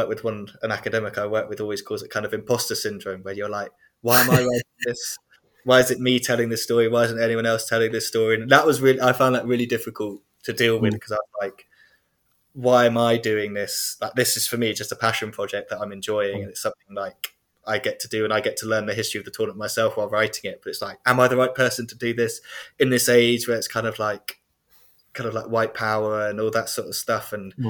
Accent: England, United Kingdom; me and you, obviously, Scott, we are English or UK based people who are very interested in Belgian football.

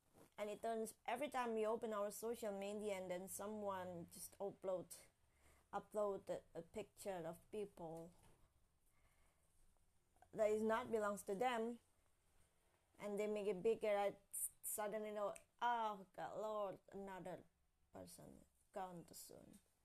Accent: East Java, Indonesia; I have to go back there in East Java, in my hometown.

